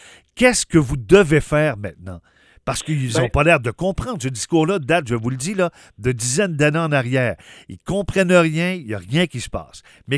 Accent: Shawinigan, Quebec, Canada; quand j'ai commencé à faire de la radio, parce que je suis de Shawinigan

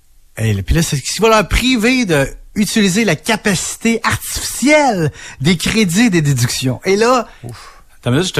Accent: Quebec, Canada; Parce qu'on est Québécois, on le paye au Québec à la place.

